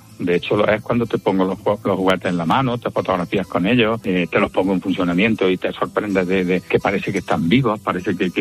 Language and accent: Spanish; Rute, Andalusia, Spain; Y mi afición me viene que yo empiezo a buscar la historia de mi pueblo. Yo soy de Rute.